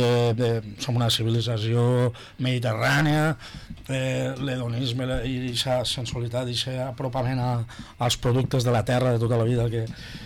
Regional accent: Valencian Community, Spain; A veure, som valencians i no podem fugir d'ahir.

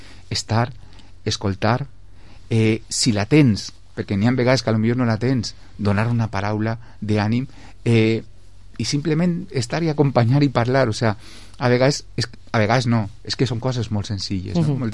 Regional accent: Vila-real, Valencian Community, Spain; al ser també d'ací, soc de Villarreal, estic en la vall, he estat en Betxí

